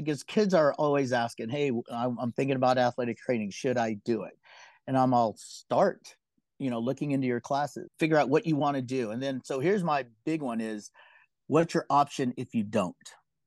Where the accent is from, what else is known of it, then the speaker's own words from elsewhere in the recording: Philippines; I'm Filipino, right? I broke the mold.